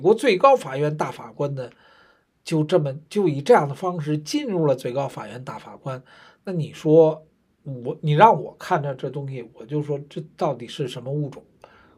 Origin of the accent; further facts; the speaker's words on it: China; moved away; 我们都是从大陆过来的。